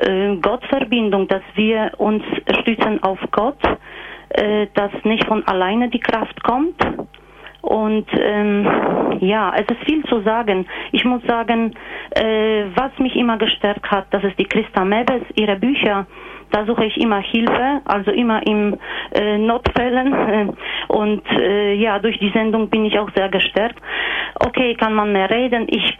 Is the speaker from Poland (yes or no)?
yes; Poland; first language Polish; German is a second language; now in Switzerland; Wie Sie gesagt haben, ich lese mit viel mit ihm in meiner Muttersprache, in Polnisch.